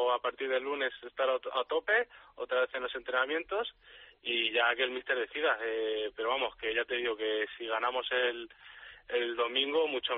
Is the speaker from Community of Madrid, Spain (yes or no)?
yes; Madrid, Community of Madrid, Spain; also born or lived in China; quería un equipo de Madrid, quería estar aquí en casa con la familia